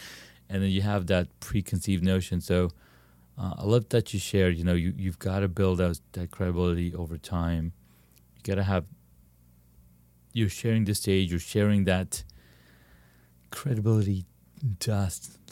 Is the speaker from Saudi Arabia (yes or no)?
yes; Saudi Arabia; I grew up in Saudi Arabia.